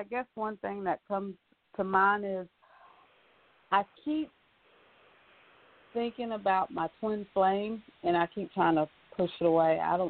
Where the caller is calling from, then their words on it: North Carolina, United States; I'm calling from North Carolina.